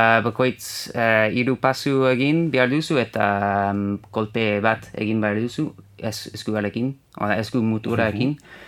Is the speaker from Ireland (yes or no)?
yes; Ireland; Basque is a second language